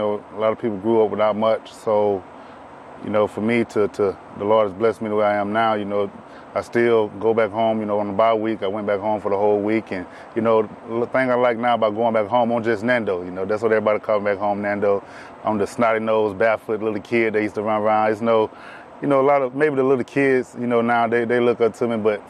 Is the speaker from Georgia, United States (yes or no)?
yes; Wrens, Georgia, United States; So me growing up there, I really didn't realize how small it was until I left.